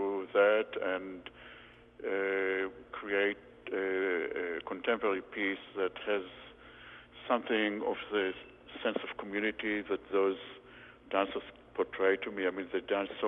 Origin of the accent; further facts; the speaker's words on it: Israel; English is a second language; Growing up in Israel, folk dance was one of the popular pastime